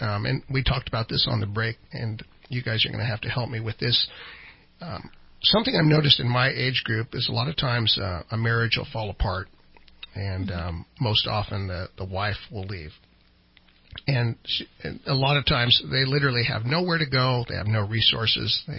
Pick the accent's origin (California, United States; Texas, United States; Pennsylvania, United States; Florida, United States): California, United States; I come from Trinity County